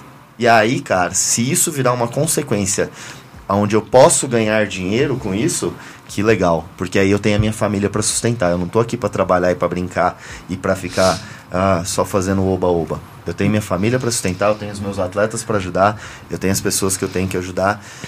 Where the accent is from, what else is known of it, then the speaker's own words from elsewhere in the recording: São Paulo, Brazil; born there; now in Brasília, Brazil; Eu sou nascido em São Paulo, mas eu sou tão feliz no Distrito Federal que eu me considero um cidadão brasiliense. Eu transformei minha vida em Brasília.